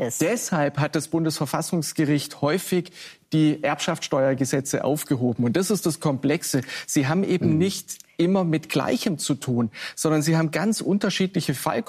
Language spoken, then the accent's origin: German; Baden-Württemberg, Germany; Ich komme aus dem Schwarzwald. Da ist mein Wahlkreis.